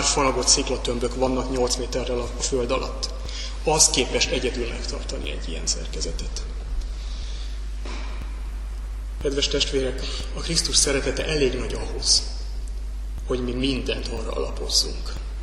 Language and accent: Hungarian; Pest, Hungary; a Pilis-hegységben álló tölgyfákra is, ahol felnőttem.